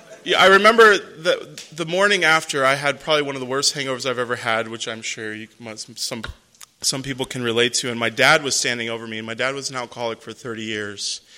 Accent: Las Vegas, Nevada, United States; And growing up in Las Vegas, it's pretty easy to get wrapped up in everything else.

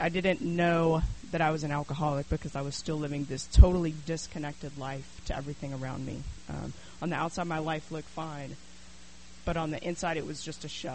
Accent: Denver, Colorado, United States; I'm from Denver and just moved here.

